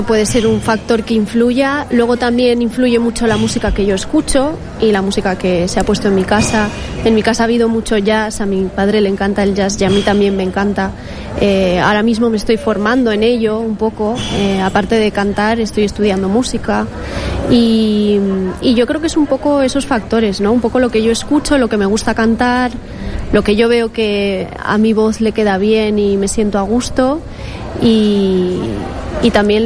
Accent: Altea, Valencian Community, Spain; Soy de Altea, sí.

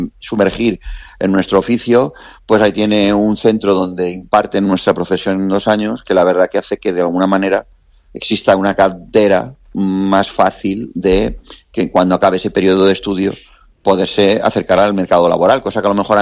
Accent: Elda, Valencian Community, Spain; yo ahora, por ejemplo, tengo 48 años. Cuando yo empecé en esto, yo soy de Elda, allí no habían talleres

